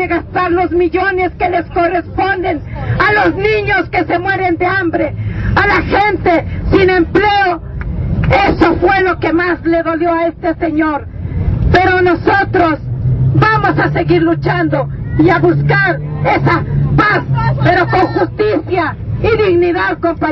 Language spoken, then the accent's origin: Spanish; Mexico; nuestra obligación como Atenco y como pueblo mexicano es estar en pie de lucha.